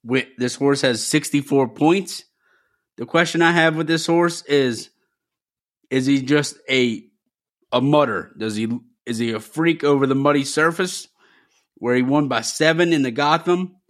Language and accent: English; Louisiana, United States; Then they brought him here to my home state of Louisiana and brought him to the Louisiana Derby.